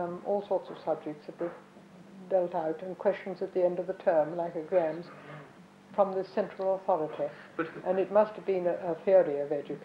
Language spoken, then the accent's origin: English; Knebworth, East of England, United Kingdom; born or raised there; also born or lived in London